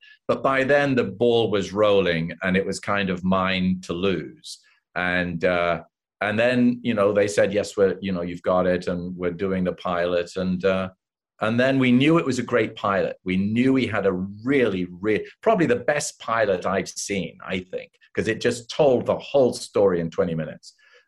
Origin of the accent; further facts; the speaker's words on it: England, United Kingdom; I came from England.